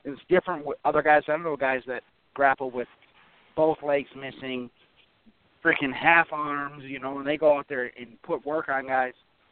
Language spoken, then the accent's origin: English; Minnesota, United States; You know, I grew up in Minnesota. I've done every sport.